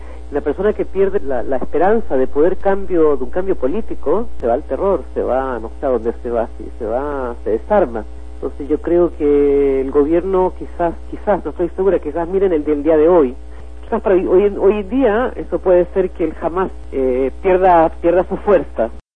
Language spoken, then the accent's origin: Spanish; Chile; yo creo que nosotros como chilenos, chilenas, lo conocemos eso muy bien